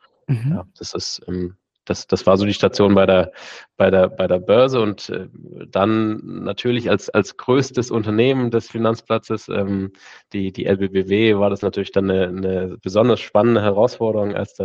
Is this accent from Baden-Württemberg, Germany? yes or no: yes; Baden-Württemberg, Germany; Und ich komme ganz ursprünglich aus der Region und finde es eine tolle Region, finde es eine innovative Region auch.